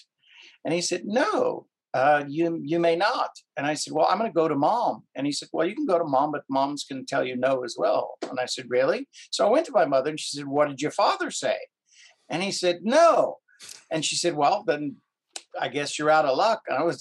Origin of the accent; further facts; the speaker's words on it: Cape Town, Western Cape, South Africa; growing up in Cape Town, South Africa, which is our commonality, which is where I'm from originally